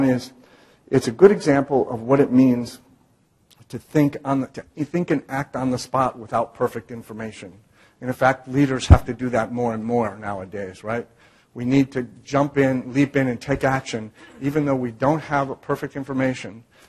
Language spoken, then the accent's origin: English; Cleveland, Ohio, United States; I'm originally from Cleveland, Ohio. I live in California now, but originally from Cleveland, Ohio.